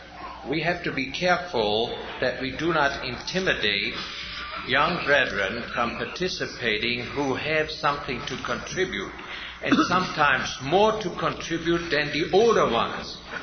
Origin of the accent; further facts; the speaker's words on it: Germany; when I grew up in Germany